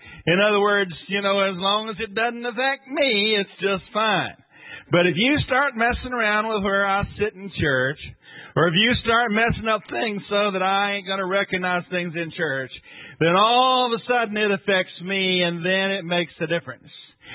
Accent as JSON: {"language": "English", "town": "Mount Pleasant", "region": "Tennessee", "country": "United States", "tie": "born or raised there", "also_born_or_lived": "Sandy Hook", "said": "I'm a Middle Tennessee boy. I grew up in Middle Tennessee, not too far from, well, it was pretty far from everything. Okay, but I grew up in Mount Pleasant, Tennessee, which is kind of close to Sandy Hook, which is where I really grew up"}